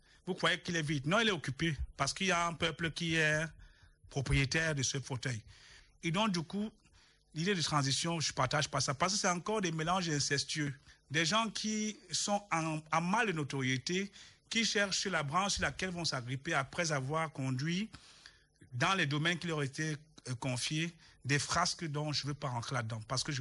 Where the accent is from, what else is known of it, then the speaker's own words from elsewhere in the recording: Cameroon; je souris parce que je suis l'enfant du Cameroun.